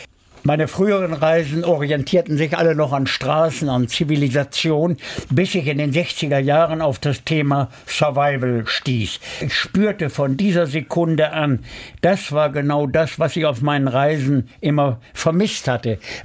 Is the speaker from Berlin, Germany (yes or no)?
no; Bielefeld, North Rhine-Westphalia, Germany; born there; Ich wurde 1935 in Bielefeld geboren